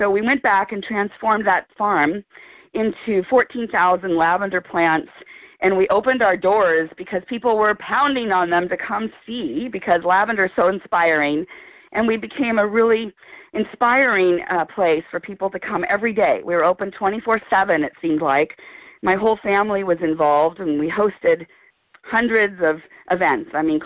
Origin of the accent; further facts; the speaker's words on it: Beverly Hills, California, United States; Because I grew up in Beverly Hills